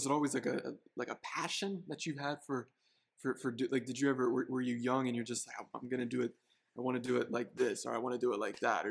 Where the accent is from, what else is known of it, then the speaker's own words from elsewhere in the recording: Pennsylvania, United States; Because me growing up in Pennsylvania as well, I can relate to this.